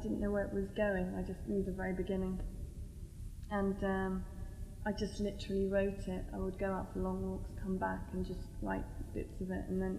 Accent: Kerala, India; I'm from Kerala, and Ayurvedic influence is a huge influence in my life

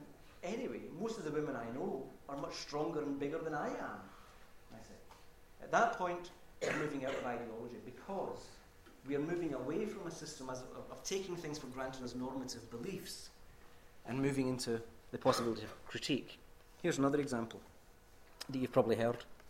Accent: Glasgow, Scotland, United Kingdom; when I was a wee boy, growing up in Glasgow

